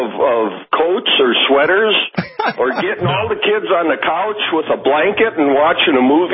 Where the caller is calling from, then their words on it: North Dakota, United States; Oh, down south of Mandan, about 30 miles, I guess.